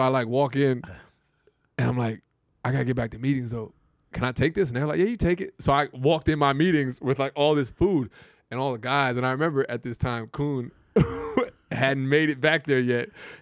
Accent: New York, United States; listen, we're from New York.

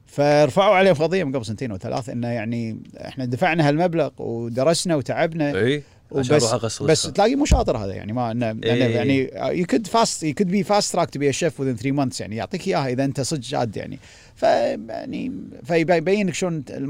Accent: Kuwait; انا بمدرسه انا اول كويتي بهالمدرسه

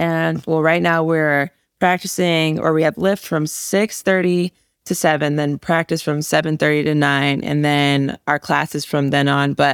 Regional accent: Little Rock, Arkansas, United States; born there; also born or lived in Bloomington, Illinois / Ames, Iowa / Houston, Texas / Chicago, Illinois; now in Wisconsin, United States; I actually am from all over. I was born in Little Rock, Arkansas. Then I moved to Bloomington, Illinois. Then I moved back to Arkansas. Then we moved to Ames, Iowa, then Houston, Texas, then Chicago, Illinois

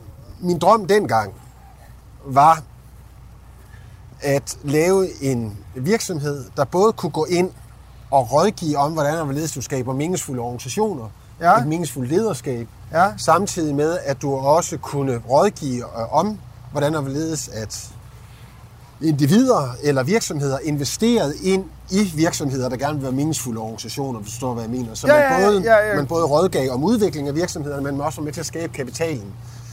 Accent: Uggerby, North Denmark Region, Denmark; Ja, jeg er fra mellem Skagen og Hirtshals, en lille by, der hedder Uggerby.

